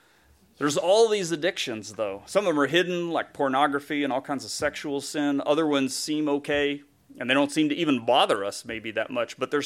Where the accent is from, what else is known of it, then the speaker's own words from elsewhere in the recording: the South, United States; Growing up in the South, you needed suits probably more than you do here.